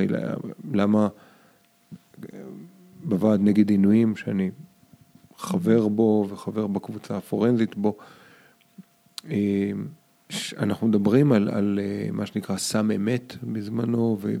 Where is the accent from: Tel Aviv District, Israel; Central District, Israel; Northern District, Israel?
Tel Aviv District, Israel; Holon; גדלתי בחולון מוקף שורדי שואה, שהיידיש הייתה השפה שככה דיברו אותה